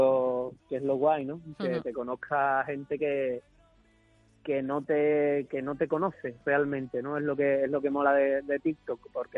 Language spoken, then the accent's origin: Spanish; Cádiz, Andalusia, Spain; En mi tierra. Dentro de dos semanitas estamos ahí presentando el disco.